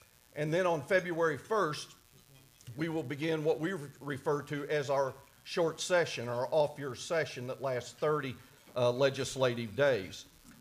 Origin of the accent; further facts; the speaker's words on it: Bedford, Kentucky, United States; Ryan also mentioned I'm from Bedford, and Bedford is, if most people don't know, is just east of here